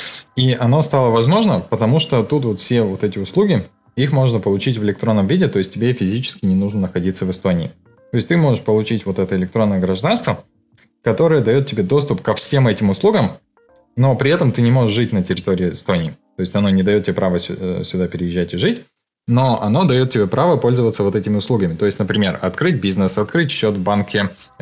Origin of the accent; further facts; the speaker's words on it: Russia; now in Estonia; Я, как приехавший из России, могу сказать, что бюрократии тут нет.